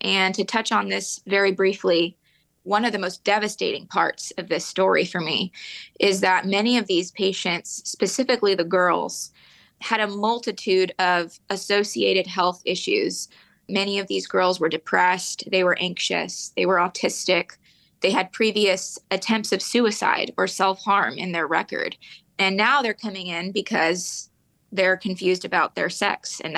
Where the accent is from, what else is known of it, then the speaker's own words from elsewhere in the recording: Houston, Texas, United States; Like you mentioned … I was born and raised in Houston, Texas.